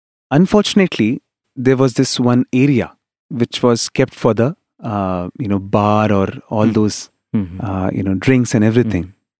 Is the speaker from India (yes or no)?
yes; Puttaparthi, Andhra Pradesh, India; I am from Puttaparthi. I am a science student.